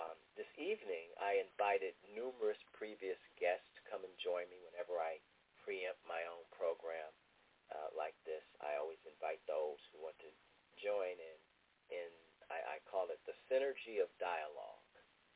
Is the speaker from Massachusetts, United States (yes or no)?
no; Ohio, United States; I had to say Ohio State because that's my home state.